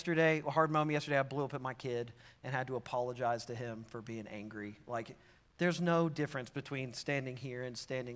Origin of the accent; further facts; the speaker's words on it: United States; I'm still from Franklin County.